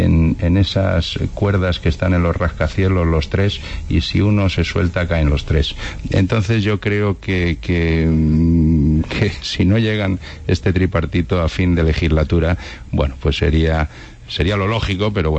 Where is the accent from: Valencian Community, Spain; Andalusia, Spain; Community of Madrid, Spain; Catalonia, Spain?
Valencian Community, Spain; Alicante; sigo siendo político, sigo siendo alicantino y sigo peleando por el beneficio de Alicante